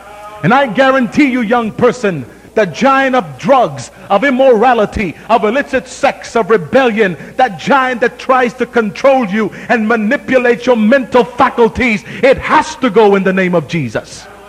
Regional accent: New York City, New York, United States; And I'm from New York City, never been out in the farm.

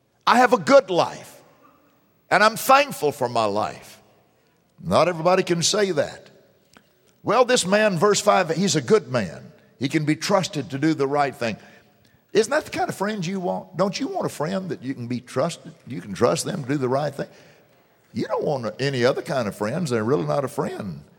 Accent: United States; let me tell you something, that I'm an American, so I'll put myself in the circle.

